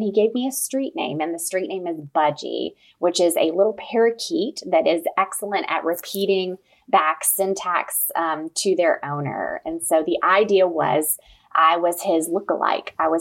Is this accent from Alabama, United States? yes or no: no; Indiana, United States; But when I was born and raised in Indiana, they were not working.